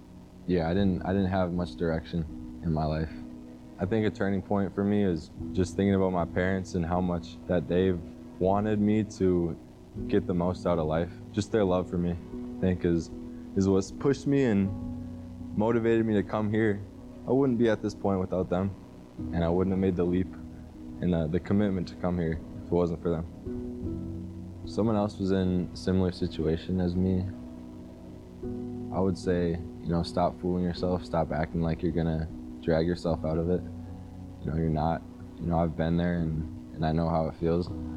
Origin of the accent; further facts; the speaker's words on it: Minnesota, United States; I'm from Minnesota.